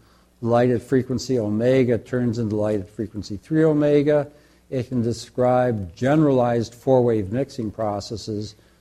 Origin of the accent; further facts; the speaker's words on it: United States; now in Canada; I think it was implicit from what John said that I'm American, but I am now very, very Canadian